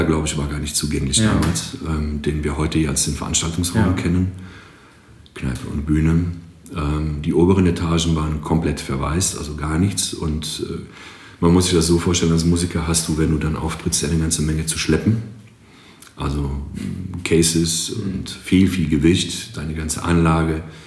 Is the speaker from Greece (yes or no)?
yes; Greece; now in Aachen, Germany; Bin heute 47 Jahre alt, somit eine längere Zeit in Deutschland und in Aachen, als ich jemals dann halt in meiner Heimat in Griechenland verlebt habe.